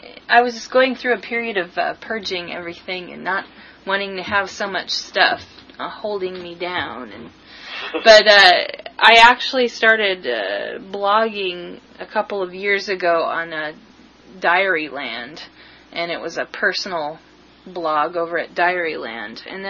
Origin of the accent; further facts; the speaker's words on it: Washington, United States; now in Quebec, California, United States; Well, you see, I'm from Washington State